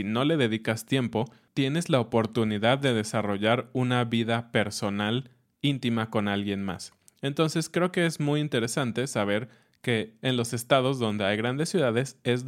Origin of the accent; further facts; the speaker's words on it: Mexico City, Mexico; yo recuerdo cuando era niño en Ciudad de México, era muy común ver cada fin de semana